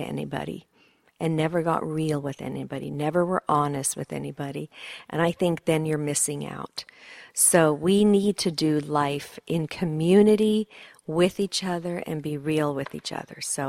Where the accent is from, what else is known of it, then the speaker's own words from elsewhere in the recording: Sweden; also born or lived in United States / Germany; now in Santa Barbara, United States; And I was born and raised in Sweden, and then partially in America, and then we spent 7 years in Germany. And now we've been back in Santa Barbara for the last 3 years.